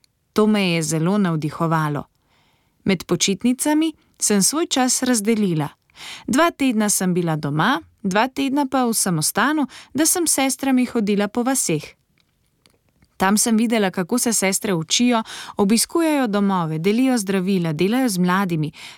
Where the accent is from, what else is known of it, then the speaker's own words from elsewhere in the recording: Meghalaya, India; first language Khasi; Slovenian is a second language; Prihajam iz severovzhodnega dela Indije, ki obsega 8 zvezdnih držav. Moja domovina je Meghalaya. Njeno glavno mesto je Šilong. Pripadam ljudstvu Kasi. Moj materni jezik je Kasi. Prihajam iz srednjega sloja.